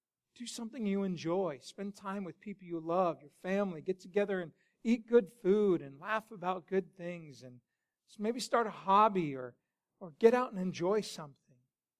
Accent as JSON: {"language": "English", "region": "Colorado", "country": "United States", "tie": "born or raised there", "said": "I grew up in God's country, otherwise known as Colorado, and it was beautiful seeing snow-peaked mountains year-round and panning for gold and beautiful rivers."}